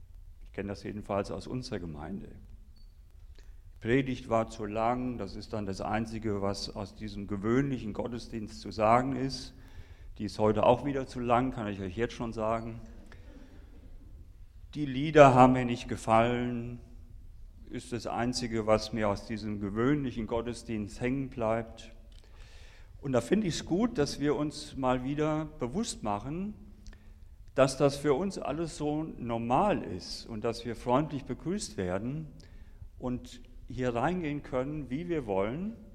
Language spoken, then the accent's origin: German; Kröffelbach, Hesse, Germany; wenn man aus Kröffelbach, wo ich herkomme, herausfährt Richtung Obergrömbach, steht er im Feld.